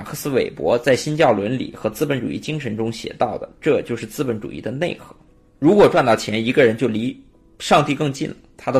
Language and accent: Chinese; China; 我们中国人的精神啊，有钱人罪大恶极